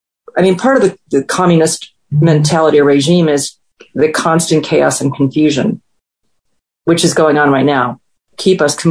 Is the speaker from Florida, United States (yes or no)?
no; New York, United States; No, I'm born and bred in New York.